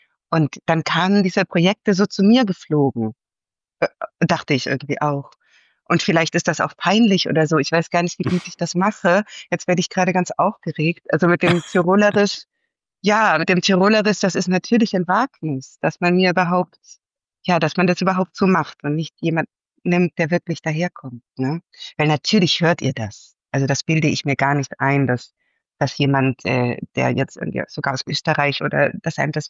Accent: Swabia, Germany; Und ich selber komme aus Schwaben, also hab alemannische Eltern.

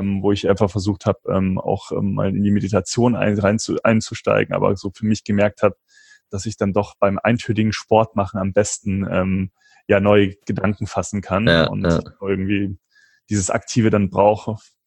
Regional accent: Rosenheim, Bavaria, Germany; Aber ich komme aus Rosenheim eigentlich. Das ist so eine mittelgroße Stadt.

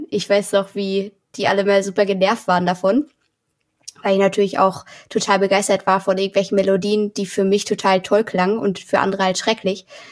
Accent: Mecklenburg-Vorpommern, Germany; also born or lived in Berlin; Genau, nach Mecklenburg, auf so ein kleines Dorf. Und da haben auch nur 70 Leute gewohnt, also es war wirklich Dorf.

